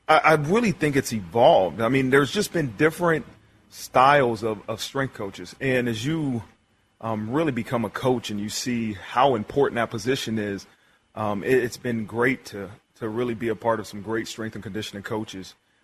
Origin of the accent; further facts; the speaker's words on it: Ohio, United States; Yeah, I was from Ohio. My father's from Columbus, Ohio. Grew up... all I did was watch Ohio State.